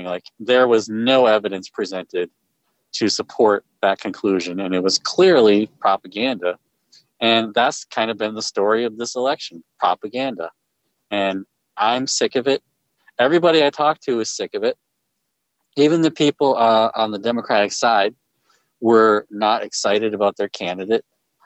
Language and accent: English; Wisconsin, United States; And, oh man, seeing my home state, my native home state of Wisconsin flip red and Michigan turn red.